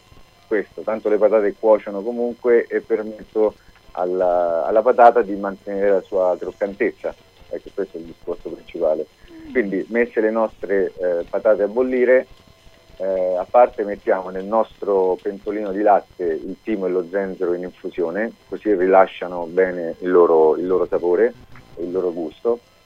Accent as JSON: {"language": "Italian", "town": "Rome", "region": "Lazio", "country": "Italy", "said": "Da romano naturalmente prediligo dei nostri guanciali laziali"}